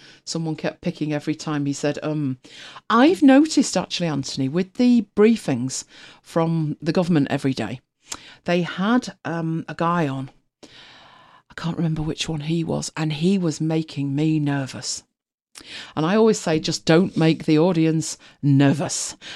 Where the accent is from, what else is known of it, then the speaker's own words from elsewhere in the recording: Manchester, North West England, United Kingdom; I was born in Manchester. I live in Manchester.